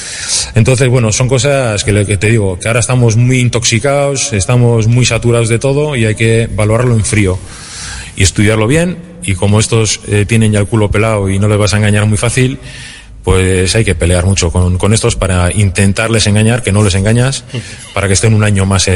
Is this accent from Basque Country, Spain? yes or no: yes; Bermeo, Basque Country, Spain; Prioridad absoluta Urdaibai, porque soy de Bermeo